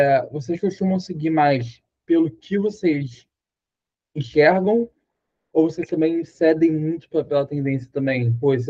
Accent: Rio de Janeiro, Brazil; Eu sou aqui do Rio

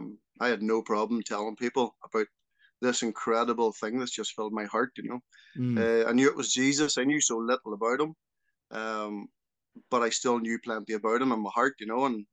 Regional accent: Portadown, Northern Ireland, United Kingdom; Yeah, well, I grew up in Northern Ireland, Portadown. It was the name of the town, village I grew up in.

